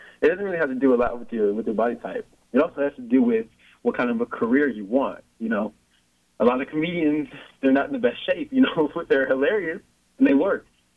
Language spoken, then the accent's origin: English; Chicago, Illinois, United States; now in Los Angeles, United States; But, you know, I come from Chicago, so my mentality is, you know, go and get it. You know, so it's always been that way since I've, you know, first arrived in L.A.